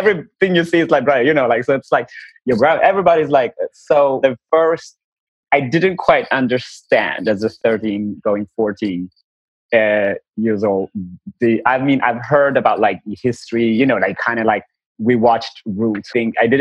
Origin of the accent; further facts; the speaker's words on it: Gondar, Amhara, Ethiopia; English is a second language; So I am born and raised in Ethiopia, in northern Ethiopia